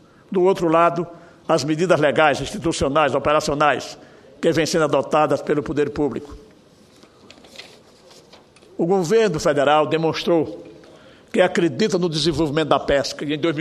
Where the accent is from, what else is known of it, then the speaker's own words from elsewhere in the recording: Alagoas, Brazil; Lembro aqui que os produtores que vivem às margens do Canal do Sertão, lá do meu estado